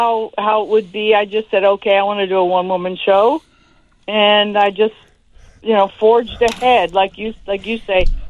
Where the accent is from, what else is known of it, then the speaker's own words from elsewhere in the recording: Hollywood, California, United States; And I just told my story of growing up in Hollywood on the Sunset Strip